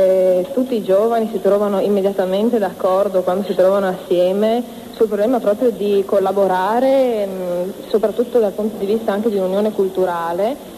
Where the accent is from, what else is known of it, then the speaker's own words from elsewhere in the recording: Trieste, Friuli-Venezia Giulia, Italy; sono di Trieste, frequento l'università, il secondo anno di Economia e Commercio